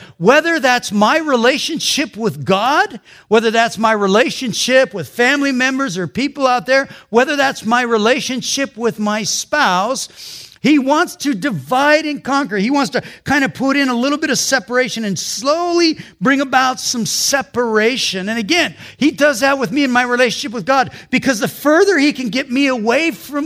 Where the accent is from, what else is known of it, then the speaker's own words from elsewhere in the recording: Long Beach, California, United States; And so, born and raised in Long Beach and stuff